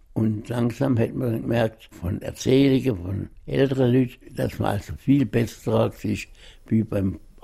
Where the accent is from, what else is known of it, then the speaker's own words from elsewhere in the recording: Switzerland; ich bin Schweizer